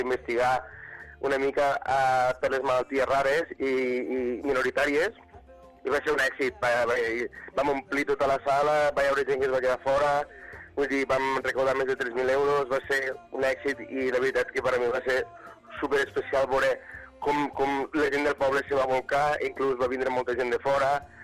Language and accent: Catalan; Catalonia, Spain; cantar del meu poble, a les Terres de l'Ebre